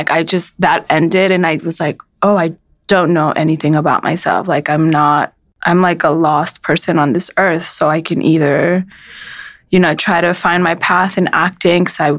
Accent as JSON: {"language": "English", "region": "New York", "country": "United States", "said": "I just really wanted to like fall in love with my city and everything that I like love about being a New Yorker."}